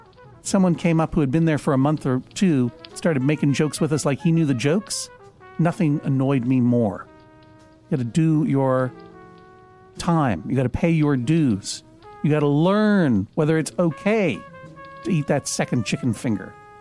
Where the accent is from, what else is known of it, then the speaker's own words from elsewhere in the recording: Columbus, Ohio, United States; I can stare those tornadoes down. I'm from Columbus, Ohio.